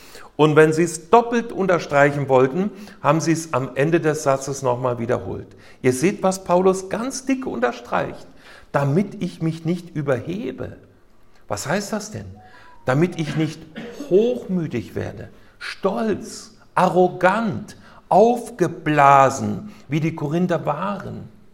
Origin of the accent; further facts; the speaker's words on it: Hesse, Germany; Ich bin in Nordhessen aufgewachsen, im Schwalm-Eder-Kreis. Das sind zwei Flüsse. Und die Schwalm fließt an meinem Heimatort vorbei.